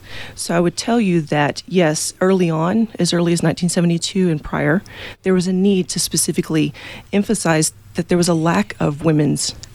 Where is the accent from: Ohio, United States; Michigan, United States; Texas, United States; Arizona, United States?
Texas, United States; you know, I'm from Texas. I'm from Central and South Texas. So I've been around softball all my life.